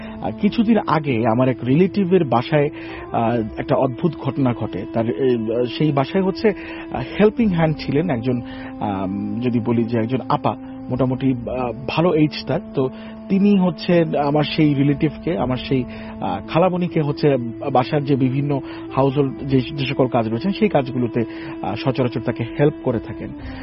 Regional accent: Comilla, Chittagong Division, Bangladesh; ভাই আমার নিজের বাড়ি কুমিল্লা।

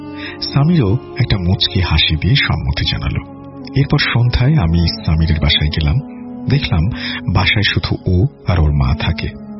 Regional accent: Barisal Division, Bangladesh; ওর আর আমার দেশের বাড়ি একই জায়গাতে, মানে বরিশাল বিভাগের কোন এক জায়গায়।

